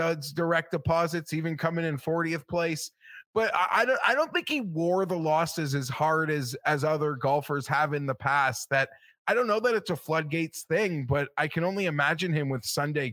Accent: Canada; And I'm a Canadian who's always bet Europe in the Ryder Cup.

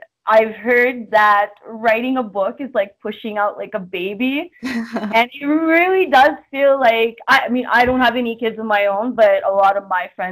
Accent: Canada; I grew up in Canada, but I was raised in like an Italian immigrant household

